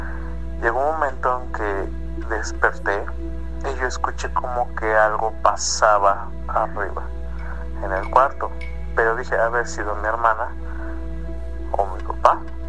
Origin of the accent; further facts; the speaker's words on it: Mexico City, Mexico; Soy de aquí, de la Ciudad de México, de la delegación Tlalpan.